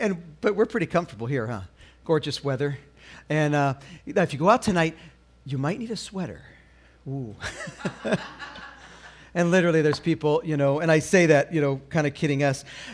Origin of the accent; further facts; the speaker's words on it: Arizona, United States; And the in-laws are here from Arizona. We're here from Arizona.